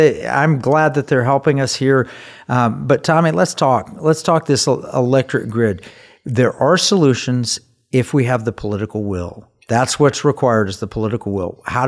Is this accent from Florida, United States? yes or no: no; Texas, United States; And I'm not in favor of that as a Texan.